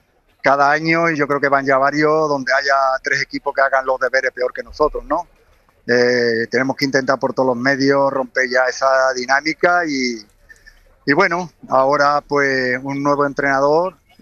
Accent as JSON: {"language": "Spanish", "region": "Andalusia", "country": "Spain", "said": "se vive de una forma muy especial en toda Andalucía, en Sevilla y, bueno, y en mi caso, en mi pueblo, ¿no?"}